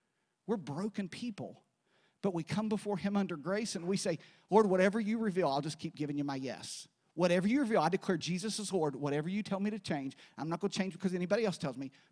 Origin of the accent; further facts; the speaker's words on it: West Virginia, United States; But first … I grew up in West Virginia.